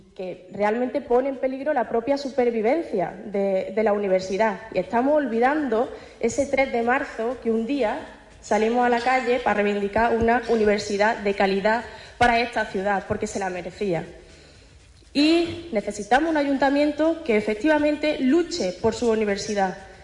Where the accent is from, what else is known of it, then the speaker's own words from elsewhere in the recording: Córdoba, Andalusia, Spain; now in Huelva, Spain; soy de Córdoba, sí, pero yo estoy encantada de vivir en Huelva. Ya me siento casi choquera. Muchas veces cuando me preguntan de dónde soy, digo, yo soy cordobense. Yo ya no soy ni de Córdoba ni de Huelva sola, soy mitad y mitad